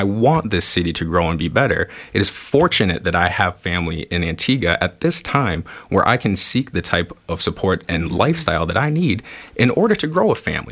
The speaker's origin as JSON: {"language": "English", "region": "South Dakota", "country": "United States", "tie": "born or raised there", "also_born_or_lived": "Baltimore", "lives_now": "Jacksonville, United States", "said": "I grew up in South Dakota. I lived and worked in Baltimore, Maryland. I studied abroad in South Africa. I'm in Jacksonville."}